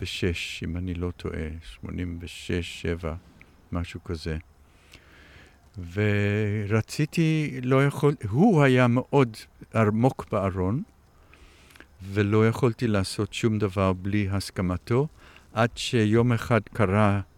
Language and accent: Hebrew; South Africa; Hebrew is a second language; now in Israel; נולדתי וגדלתי בדרום אפריקה ועליתי לארץ ב-1971